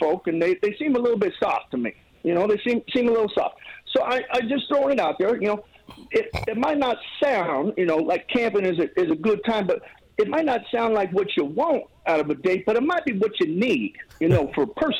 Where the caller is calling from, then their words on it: Kentucky, United States; I'm in the brush of Kentucky.